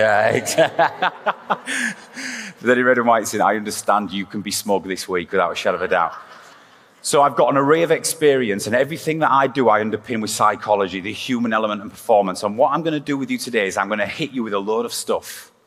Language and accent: English; Hull, Yorkshire and the Humber, United Kingdom; am Hull born and bred, as you can probably tell by the accent. After a short time on Sutton Park, I grew up on Branscombe.